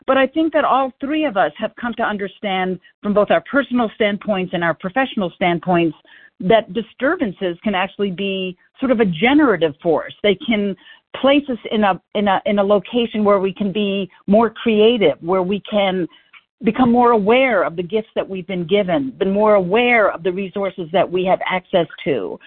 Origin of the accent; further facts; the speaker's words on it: Bethesda, Maryland, United States; I actually grew up in Bethesda, Maryland.